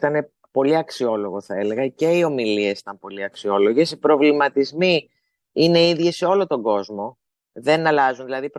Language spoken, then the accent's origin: Greek; Greece; ως Έλληνες έχουμε ένα πρόβλημα.